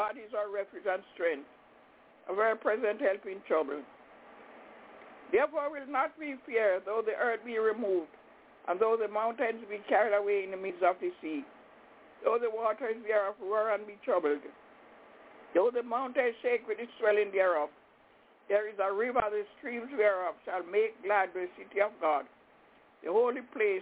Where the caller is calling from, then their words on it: Albany, New York, United States; I'm calling from Albany, New York.